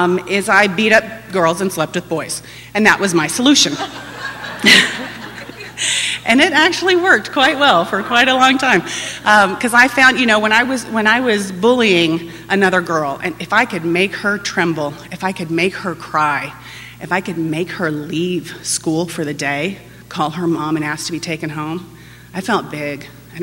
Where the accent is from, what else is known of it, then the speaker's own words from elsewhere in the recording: Texas, United States; But I didn't know I was angry, because I grew up in Texas, and that's not something that people are, especially little girls.